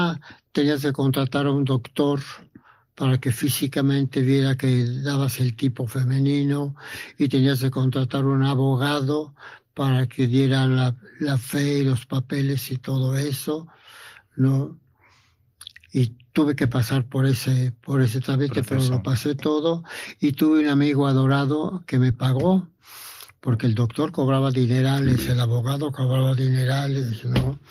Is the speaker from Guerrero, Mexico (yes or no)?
no; Orizaba, Veracruz, Mexico; now in Mexico City, Mexico; como no soy de la Ciudad de México, sino soy del estado de Veracruz, yo tuve que hacer mis trámites en el estado de Veracruz, donde nací. Y después mi ciudad, Orizaba, donde realmente nací físicamente